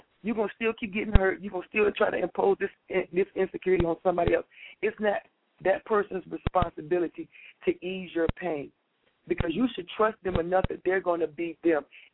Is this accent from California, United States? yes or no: no; Virginia, United States; I'm from Virginia, boo. I'm a little country.